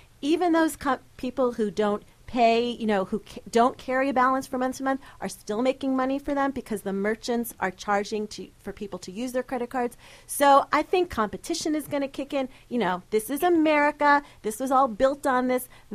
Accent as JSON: {"language": "English", "town": "Queens", "region": "New York", "country": "United States", "said": "I'm from Queens, so watch it."}